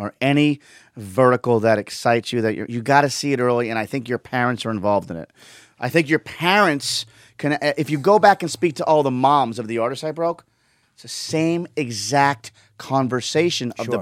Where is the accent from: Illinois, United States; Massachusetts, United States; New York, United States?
Massachusetts, United States; Boston; Now, I got lucky because I was from Boston, working in Boston